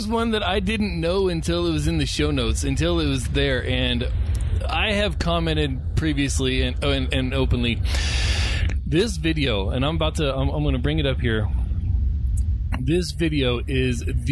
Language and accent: English; Palmdale, California, United States; at least in where I grew up in Palmdale